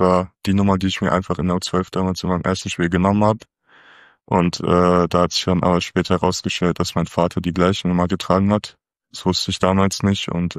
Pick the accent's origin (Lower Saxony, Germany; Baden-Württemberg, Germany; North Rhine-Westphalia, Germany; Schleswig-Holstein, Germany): North Rhine-Westphalia, Germany; Münster; ich bin 20 Jahre alt, ich komme aus Münster ursprünglich